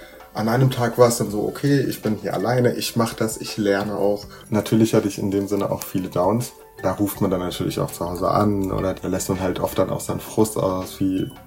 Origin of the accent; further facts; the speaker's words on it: Dietzenbach, Hesse, Germany; now in Marburg, Germany; ich bin Medizinstudent im aktuell dritten Semester. Ich komme ursprünglich aus Dietzenbach, Nähe Frankfurt, und bin für die Uni in eine WG nach Marburg gezogen.